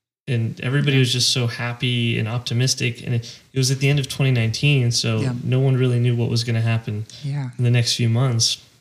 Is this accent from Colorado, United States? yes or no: no; Texas, United States; it's my home state, and I had so many friends. I had family there